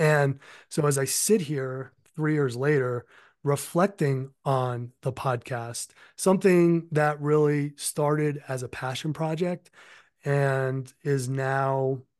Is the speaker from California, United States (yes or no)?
no; Somerset, Massachusetts, United States; yes, my upbringing in southeastern Mass. I grew up in Somerset, so I'm sure you're